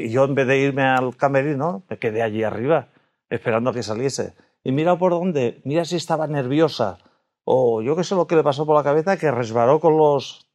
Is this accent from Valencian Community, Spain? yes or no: yes; Valencian Community, Spain; como yo soy muy valenciano, siempre me ha gustado cantar a Valencia